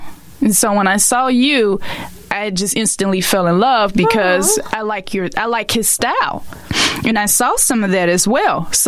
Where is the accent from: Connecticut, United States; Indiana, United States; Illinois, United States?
Indiana, United States; Gary; I'm actually from Gary, Indiana.